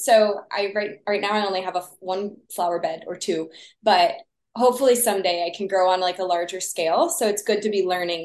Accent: Texas, United States; I grew up in Texas, so very like fruitful summers.

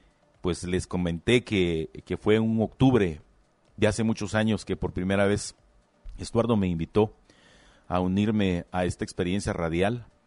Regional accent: Guatemala; porque así somos los chapines

